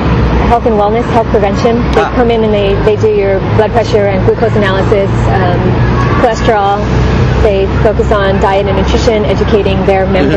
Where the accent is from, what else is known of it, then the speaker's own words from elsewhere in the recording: Honolulu, Hawaii, United States; And then I was raised in Nu'uanu, where my parents still live. Born and raised in Nu'uanu.